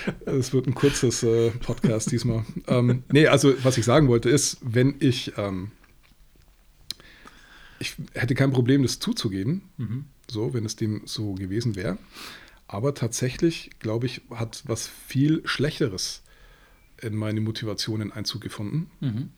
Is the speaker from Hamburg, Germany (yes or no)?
no; Regensburg, Bavaria, Germany; also born or lived in Hof; now in Nuremberg, Germany; Geboren in Hof, bis ich 10 war, dann in Regensburg, bis ich 24 war. Und dann nach Nürnberg.